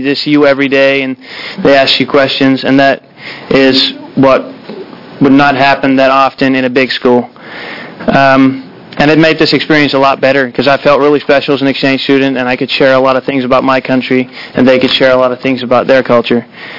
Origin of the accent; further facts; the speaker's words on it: Netherlands; now in United States; I'm from Holland, and I live in the Mitchell dorm.